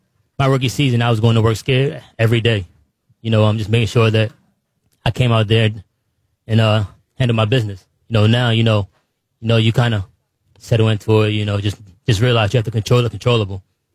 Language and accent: English; Baltimore, Maryland, United States; especially with Under Armour being right in my backyard. I'm from Baltimore.